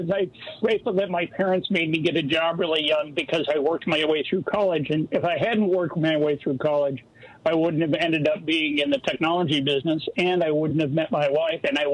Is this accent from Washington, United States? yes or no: yes; Seattle, Washington, United States; And I had never, growing up in Seattle, I would have never had that interaction.